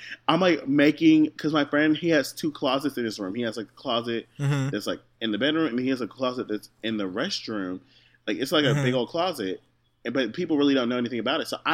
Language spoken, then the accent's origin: English; Houston, Texas, United States; guess what? I'm from Houston. So don't argue with me.